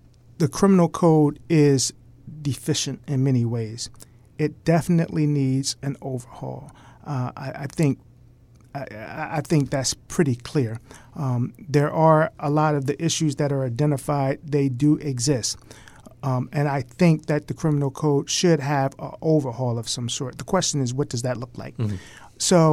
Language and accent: English; Wilmington, Delaware, United States; I grew up in Northeast Wilmington, and when I was 18 years old, I was arrested and convicted of a felony drug offense.